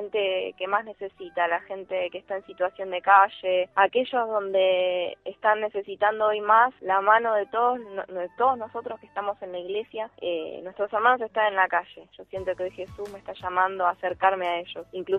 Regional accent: Buenos Aires Province, Argentina; Yo soy de Burlingame, de Buenos Aires, Argentina.

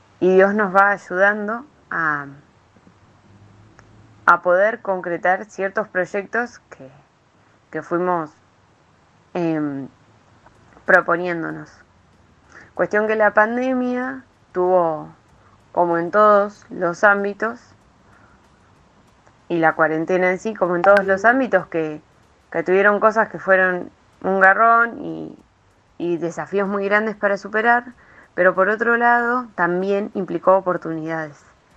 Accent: Bahía Blanca, Buenos Aires Province, Argentina; soy de Bahía Blanca y formo parte del equipo pastoral misionero

